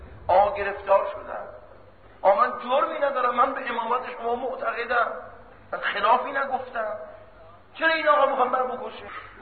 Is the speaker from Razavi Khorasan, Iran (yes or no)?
yes; Mashhad, Razavi Khorasan, Iran; ولی چون ما از مشهد آمدیم و در مشهد رسممون اینه